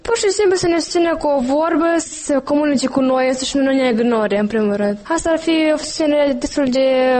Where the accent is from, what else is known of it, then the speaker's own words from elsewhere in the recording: Comrat, Gagauzia, Moldova; Noi singuri suntem din Comrat și mai mult suntem foarte puțin moldoveni, în care suntem găgăuși, bulgari